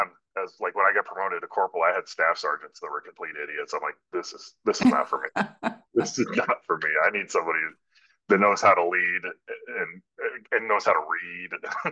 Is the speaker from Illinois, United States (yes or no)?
no; North Carolina, United States; moved away as an adult; now in New York, United States; I'm from North Carolina.